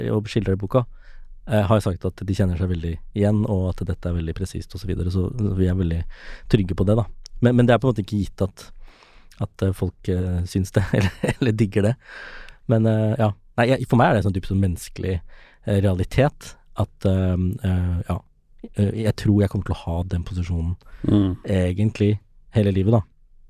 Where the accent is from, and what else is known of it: Ås, Akershus, Norway; born or raised there; also born or lived in Sri Lanka / Japan